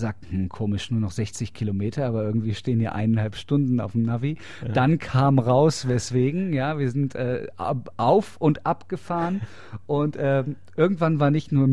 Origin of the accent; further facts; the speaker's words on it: Germany; ich komme aus Deutschland, da mache ich nicht so Unterscheidungen